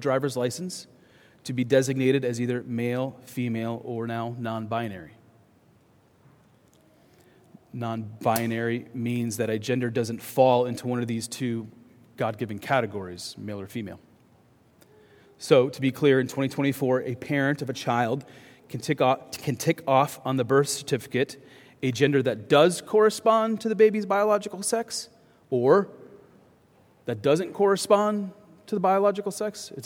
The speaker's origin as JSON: {"language": "English", "town": "Cedar Rapids", "region": "Iowa", "country": "United States", "tie": "born there", "said": "I was born in 1981 in Cedar Rapids, Iowa, at St. Luke's Hospital."}